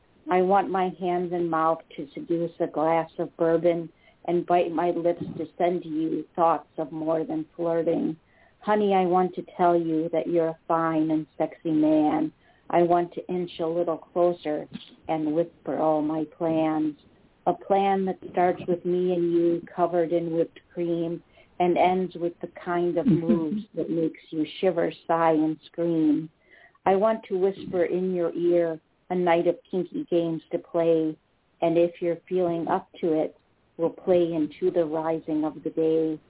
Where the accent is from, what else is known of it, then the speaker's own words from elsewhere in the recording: Wisconsin, United States; accent: Wisconsin; Yeah, well, I want you to hear me say that in my Wisconsin accent. It just doesn't work.